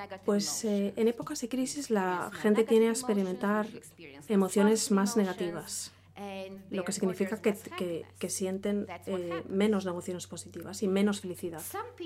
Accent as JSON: {"language": "Spanish", "town": "Split", "region": "Split-Dalmatia County", "country": "Croatia", "tie": "born or raised there", "said": "Esta es mi ciudad natal, ese Split en Croacia."}